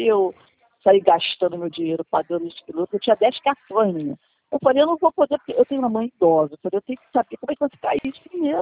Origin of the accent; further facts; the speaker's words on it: Rio de Janeiro, Brazil; accent: carioca; eu sou carioca, mas eu estou no interior de Goiás.